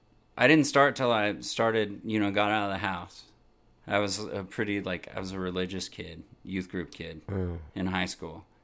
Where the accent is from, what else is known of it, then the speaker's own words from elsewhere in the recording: Austin, Texas, United States; Yeah, I'm from Austin. I was born here, I think when I was born in Brackenridge. My folks lived up off Airport.